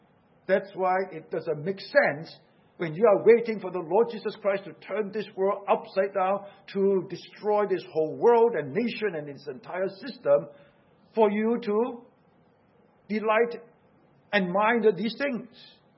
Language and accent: English; Singapore; I may look like a Chinese, but I am not a China Chinese. I am a Singaporean.